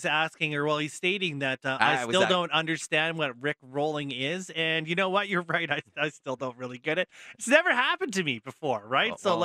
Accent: Camrose, Alberta, Canada; like I grew up in Camrose, right?

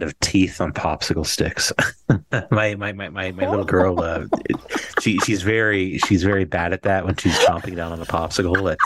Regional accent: Brampton, Ontario, Canada; I grew up in Brampton. I grew up, the Toronto area. I've never seen wildfire smoke before.

